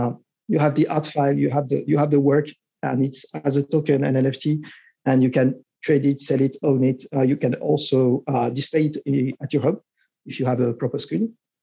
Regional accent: France; English is a second language; as you can tell by the outrageous accent, I'm from France.

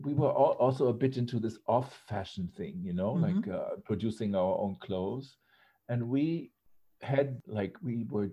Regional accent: Germany; English is a second language; And so I came from West Germany, you know, small town boy.

